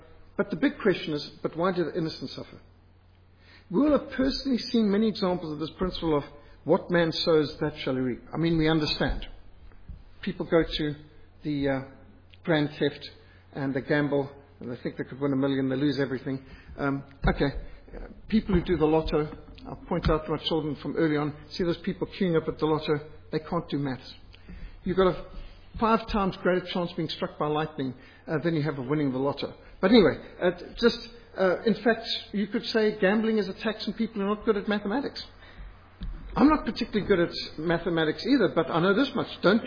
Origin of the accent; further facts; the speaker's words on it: Zimbabwe; I mean, this is just normal growing up in Rhodesia.